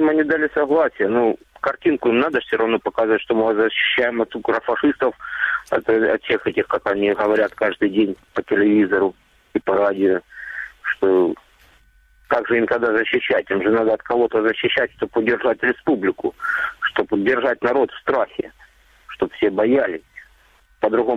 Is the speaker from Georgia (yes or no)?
no; Stanytsia Luhanska, Luhansk Oblast, Ukraine; со станицы Луганской, всего Волузская.